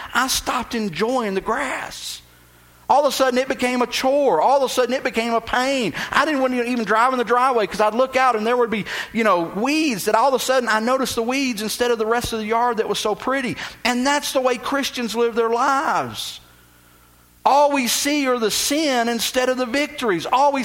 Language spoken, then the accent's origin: English; Texas, United States; I grew up in Texas where we had St. Augustine, and you couldn't kill it.